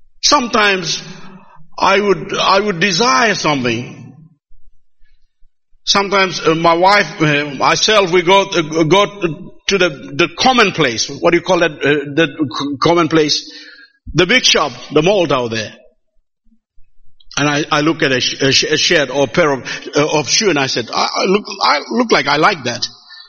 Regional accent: Papua New Guinea; Sometimes I go to a church and, you see, I'm coming from New Guinea. And coming from New Guinea into churches like in Australia, America, I start to see some dressing bit changing, the music changing.

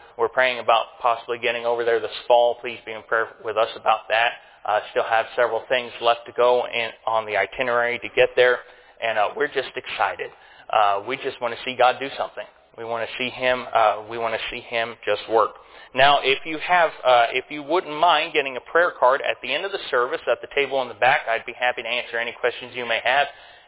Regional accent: Kentucky, United States; Okay, I may be from Kentucky, but I got all my teeth. I may be from Kentucky, but I am wearing shoes to church.

